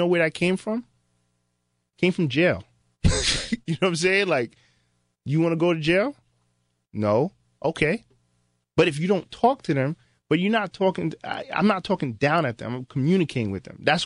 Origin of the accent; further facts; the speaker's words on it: New York, United States; And I'm from Long Island.